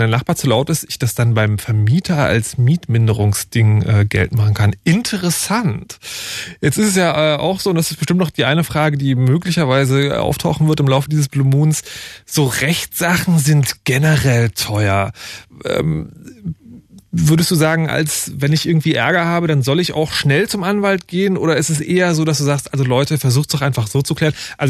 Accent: Berlin, Germany; ich als Berliner denke ja immer, okay, Nachbar, das sind die Typen, die unter und über mir wohnen

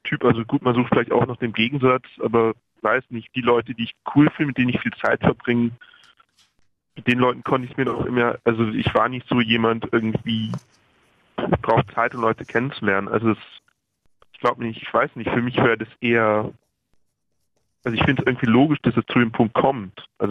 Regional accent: Berlin, Germany; now in Frankfurt am Main, Germany; aus Frankfurt, aber ich komme aus Kreuzberg.

